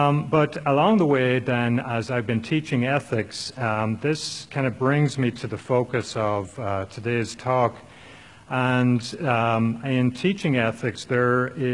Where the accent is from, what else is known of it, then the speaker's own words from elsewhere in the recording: Ireland; moved away as an adult; now in United States; I am Irish originally, and came to the U.S. about 30 years ago or so to study at Ohio State. I did my PhD there. And along the way, became a Christian through getting involved in Xenos.